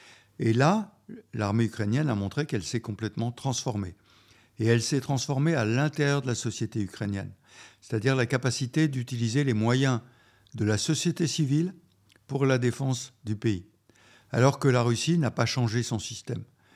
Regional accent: France; qui chez nous en France sont les sous-officiers ou les officiers subalternes

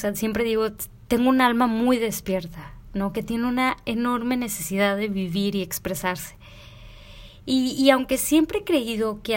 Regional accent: Reynosa, Tamaulipas, Mexico; now in Monterrey, Mexico; soy orgullosa de Reynosa, Tamaulipas, pero tengo ya 14 años viviendo en Monterrey, tengo 32 años

